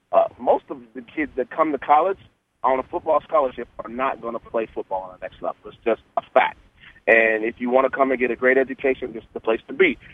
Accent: Texas, United States; also born or lived in Arkansas / Canada; I moved here from Texas. So I was actually born in Arkansas, lived in Texas. I actually spent some time in Canada as well. But I know growing up in Texas

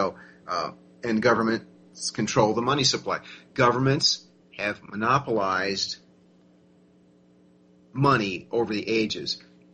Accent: United States; I'm an American who actually knows world geography and world history.

